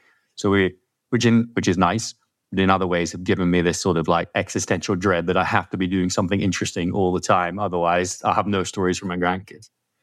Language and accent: English; Edinburgh, Scotland, United Kingdom; accent: English; So I grew up in Edinburgh, despite my accent. I'm cursed sounding English.